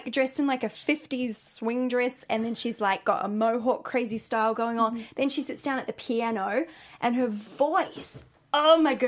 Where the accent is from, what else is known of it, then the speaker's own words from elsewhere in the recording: New Zealand; accent: New Zealand; Are you mocking my New Zealand accent?